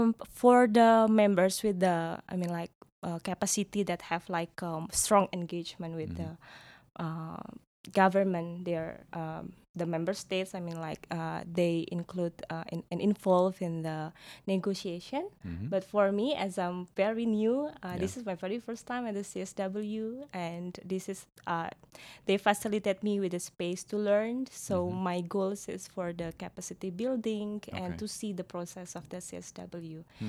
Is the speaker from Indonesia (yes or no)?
yes; Indonesia; English is a second language; so I'm from Indonesia.